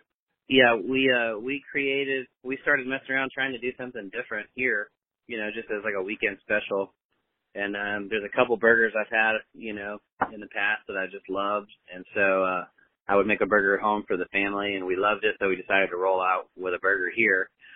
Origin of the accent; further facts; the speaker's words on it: San Diego, California, United States; I grew up out west in San Diego, always had a drive for Mexican food